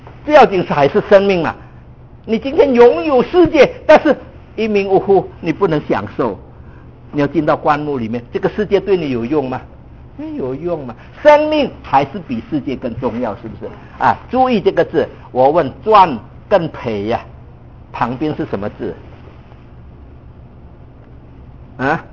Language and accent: Chinese; Indonesia; moved away; 我们那个时候我是从印尼过来的华侨